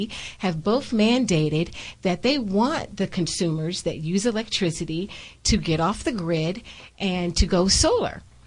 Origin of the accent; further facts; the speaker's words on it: Ghana; born there; I was born in Ghana, West Africa.